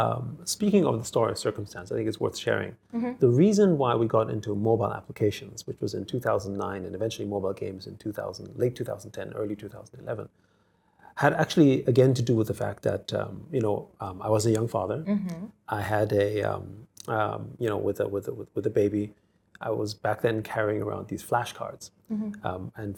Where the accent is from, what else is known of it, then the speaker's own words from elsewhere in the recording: Austria; first language German; English is a second language; I've never lived in Asia before. I grew up in Austria, right? Yeah. I speak German. I didn't speak Japanese, Chinese.